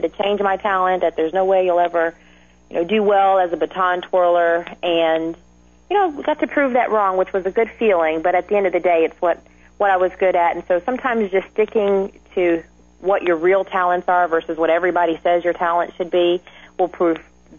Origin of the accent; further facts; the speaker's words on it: Texas, United States; Well, I grew up in Texas, so I think that's just a rite of passage.